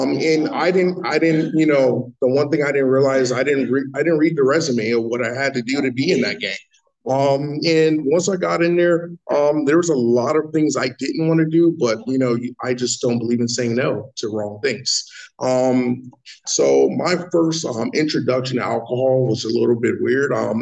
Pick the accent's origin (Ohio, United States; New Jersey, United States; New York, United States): New York, United States; Brooklyn; So yeah, they said I'm from Long Beach. I'm actually from Brooklyn, New York.